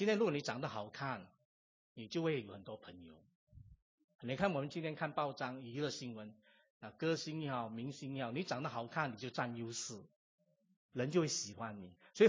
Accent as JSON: {"language": "Chinese", "country": "Malaysia", "tie": "born or raised there", "said": "特别我们有时候住在马来西亚，我是在马来西亚长大，还有一种甘榜的精神哦。"}